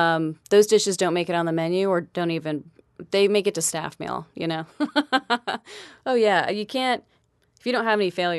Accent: Massachusetts, United States; I moved down from Boston. Spent junior high and high school in Massachusetts. My father was in the military, so we moved around a bit when I was growing up.

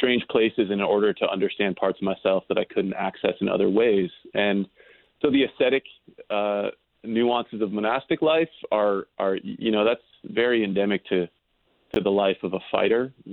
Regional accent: Brunswick, Maine, United States; I was working on a lobster boat at a Harpswell, not far from where I live now or where I grew up in Brunswick.

